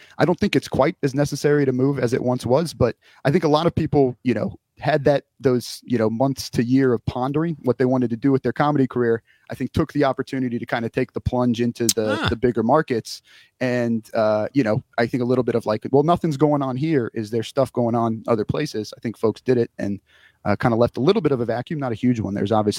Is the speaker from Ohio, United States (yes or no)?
yes; Cincinnati, Ohio, United States; born there; also born or lived in Indiana; now in Madison, United States; I was born in Cincinnati, Ohio. I actually eventually moved up to Madison via way of Indiana for some work.